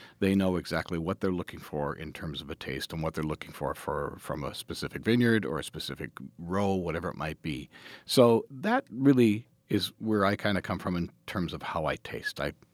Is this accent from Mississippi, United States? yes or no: no; Ohio, United States; What's interesting is all the way around the Great Lakes, in my home state of Ohio, Northeast Ohio, there's a ton of wineries.